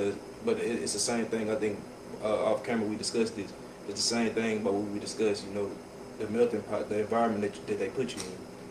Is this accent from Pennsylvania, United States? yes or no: no; Houston, Texas, United States; Come from Houston, Texas, 22 years old.